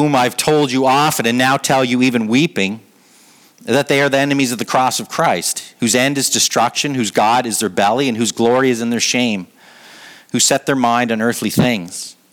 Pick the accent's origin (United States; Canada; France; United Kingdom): Canada; Like here, we just take it like for granted. It's like, so what? I'm a Canadian.